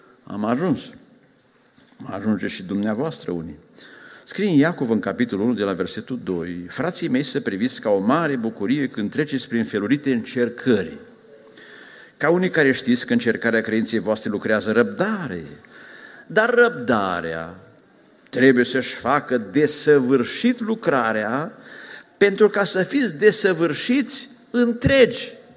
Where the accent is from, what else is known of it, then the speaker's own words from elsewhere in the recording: Transylvania, Romania; eu sunt moț de origine, nepot de-a lui Avramean cu Horea Cloș, ca și Crișan, revoluționar.